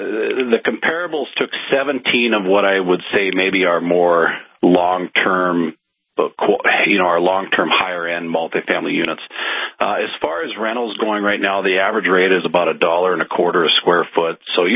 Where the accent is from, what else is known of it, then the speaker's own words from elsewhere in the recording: Williston, North Dakota, United States; You know, I grew up in Williston, and when I graduated in the early 90s, I did what most young professionals did. You moved away because there wasn't a lot of opportunity.